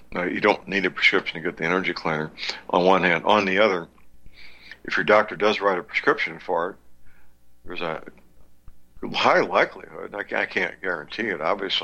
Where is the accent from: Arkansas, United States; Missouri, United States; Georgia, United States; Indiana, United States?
Missouri, United States; St. Louis; answered by very polite, well-trained young men and women in my hometown, St. Louis, Missouri.